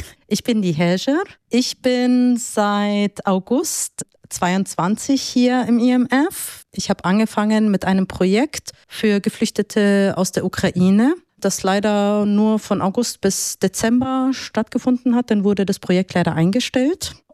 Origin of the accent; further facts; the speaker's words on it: Munich, Bavaria, Germany; born there; meine Geschwister und ich sind hier geboren in München.